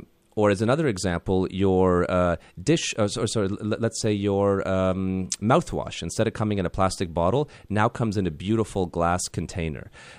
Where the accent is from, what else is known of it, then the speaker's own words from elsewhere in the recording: Canada; moved away as an adult; growing up in Canada, we used to do a lot of canoe tripping up in Algonquin Park and other places, and it was, you know, pristine and amazing. And when I came down to New Jersey for college